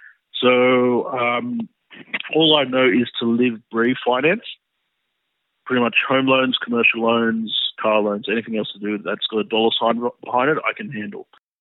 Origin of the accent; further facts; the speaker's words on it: Bankstown, New South Wales, Australia; We were, more of a lower social economic family. Southwest Sydney, we're from Bankstown.